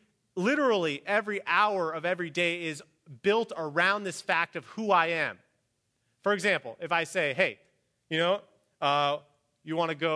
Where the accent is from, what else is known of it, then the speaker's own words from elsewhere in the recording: Midwest, United States; I knew lots of farmers growing up in the Midwest